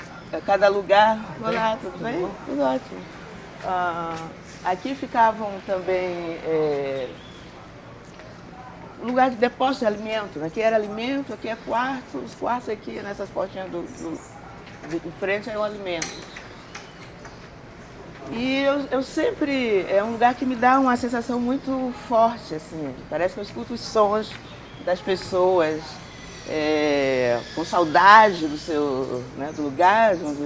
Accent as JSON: {"language": "Portuguese", "region": "Rio de Janeiro", "country": "Brazil", "said": "sou do Rio de Janeiro, moro também no Rio já há uns 40 anos e tenho uma relação muito íntima e afetiva com a cidade e com os lugares por onde eu ando."}